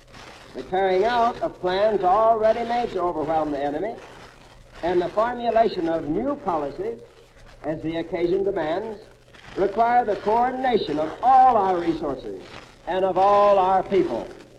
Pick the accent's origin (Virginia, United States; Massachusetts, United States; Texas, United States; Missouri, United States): Missouri, United States; I know that the people of my home state of Missouri, may be trusted in this vital hour